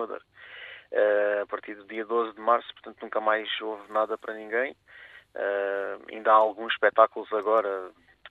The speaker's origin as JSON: {"language": "Portuguese", "town": "Portimão", "region": "Faro", "country": "Portugal", "tie": "born or raised there", "said": "Estou um bocadinho deslocado de Portimão. A minha cidade natal é Portimão, mas encontro-me a trabalhar na zona de Carvoeiro."}